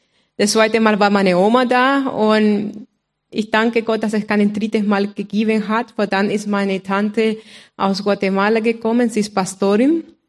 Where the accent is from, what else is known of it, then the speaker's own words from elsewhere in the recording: Honduras; now in Kulbach, Germany; Ich komme aus Honduras, Mittelamerika. Und wohne seit 15 Jahren in Kulbach. Und auch seit 15 Jahren verheiratet mit einem Kulbacher